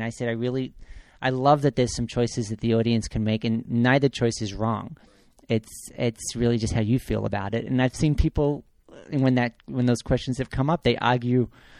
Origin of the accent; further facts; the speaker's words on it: Australia; I'm from Australia.